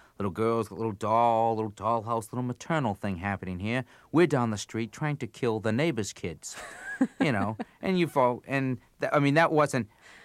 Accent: Cambridge, Massachusetts, United States; I grew up in Cambridge, Massachusetts.

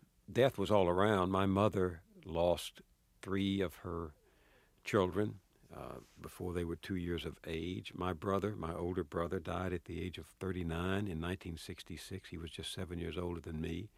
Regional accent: Marshall, Texas, United States; My father was very active in the Little Baptist Church where I grew up in Marshall, Texas.

